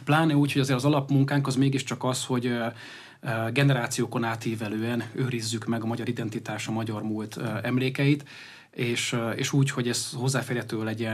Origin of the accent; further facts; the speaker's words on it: Hungary; a Magyar Nemzeti Múzeum bemutatja mindazt, amit mi magyarok vagyunk. Tehát el tudjuk mondani, hogy mit adtunk a világnak, kik vagyunk mi.